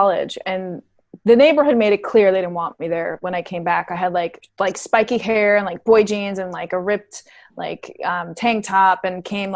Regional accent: Queens, New York, United States; I'm from Queens. I'm a Queens girl.

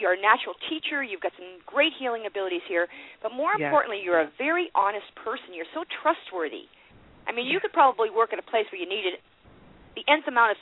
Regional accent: Worcester, Massachusetts, United States; now in Boston, United States; Oh, in Boston. Oh, my old stomping grounds. I'm from Worcester, actually.

